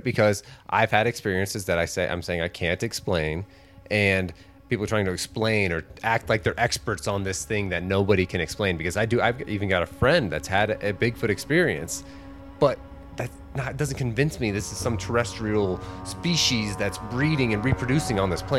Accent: Indiana, United States; I mean, yes, I've experienced that growing up in Indiana.

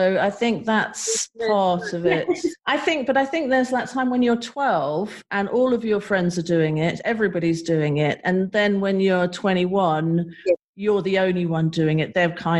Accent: East of England, United Kingdom; most of my career I've lived in London, even though I'm from Suffolk. I went to school in Suffolk, was brought up in Suffolk. My dad was a farmer.

